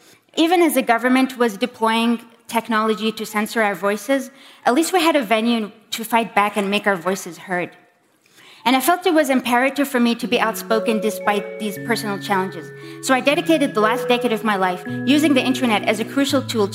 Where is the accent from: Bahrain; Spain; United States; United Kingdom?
Bahrain; and I am from Bahrain.